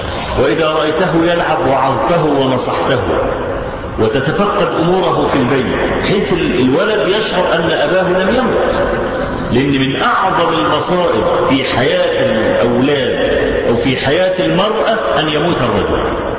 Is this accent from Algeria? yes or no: no; Egypt; إحنا عندنا في مصر لما يكون واحد بيعمل أي حاجة كده